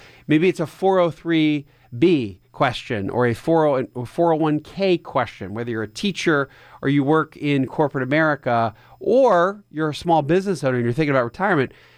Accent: Coatesville, Pennsylvania, United States; in my experience growing up in Coatesville, Pennsylvania, you're really going to see that all over or anywhere there's the steel industry in the United States.

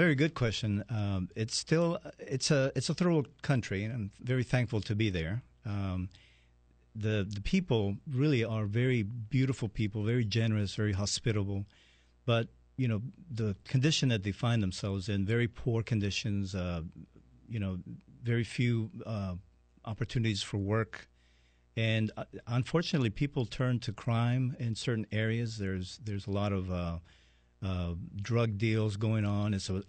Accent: Canada; Even though I'm a Canadian and studied in the U.S. undergraduate, I actually went through the medical program and training in Honduras, Central America.

